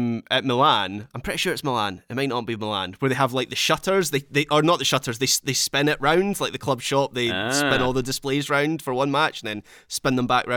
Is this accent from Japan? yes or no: no; Scotland, United Kingdom; I'm Scottish. This is what I do. It's at my core.